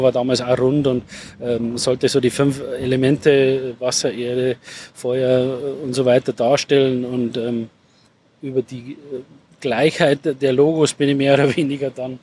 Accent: Moosburg, Bavaria, Germany; Ich komme aus der Nähe von München, aus dem Münchner Norden Richtung Freising. Das kennen ja viele Gärtner, zwischen Freising und Landshut liegt Moosburg. Und da bin ich geboren, da komme ich her. Ich bin auf einem kleinen landwirtschaftlichen Betrieb eigentlich aufgewachsen

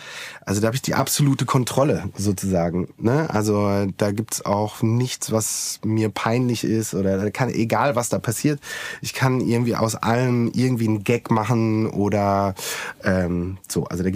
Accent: North Rhine-Westphalia, Germany; ich bin in Anreuchter aufgewachsen, auf einem Dorf. Das ist ein sehr kleines Dorf in Nordrhein-Westfalen.

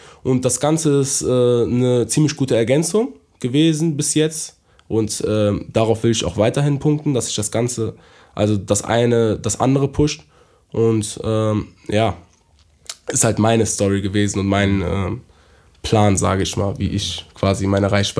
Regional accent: Düsseldorf, North Rhine-Westphalia, Germany; ich komme ja aus Düsseldorf, so, ja. Weißt du, ich kenne ganz Düsseldorf so, also meine Jugend ja.

